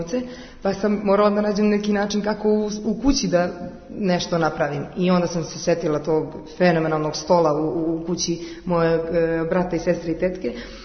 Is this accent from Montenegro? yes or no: no; Kraljevo, Šumadija and Western Serbia, Serbia; najčešće smo igrali u Kraljevu, koji je moj rodni grad